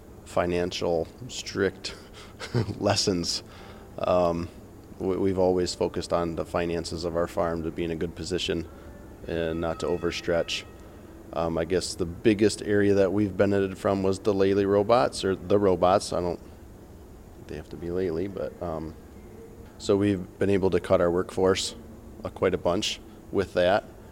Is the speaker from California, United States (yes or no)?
no; Harbor Beach, Michigan, United States; I'm from Harbor Beach, Michigan.